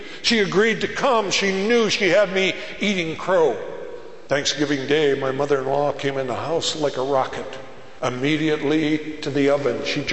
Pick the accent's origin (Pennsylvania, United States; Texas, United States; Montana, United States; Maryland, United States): Montana, United States; Great Falls; I came from Montana. Montana is not the hotbed of vegetarianism. My hometown newspaper, the Great Falls Tribune